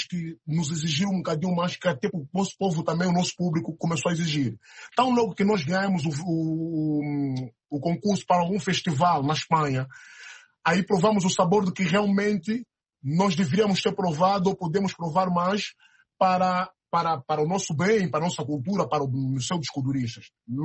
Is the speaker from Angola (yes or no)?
yes; Angola; nós enquanto angolanos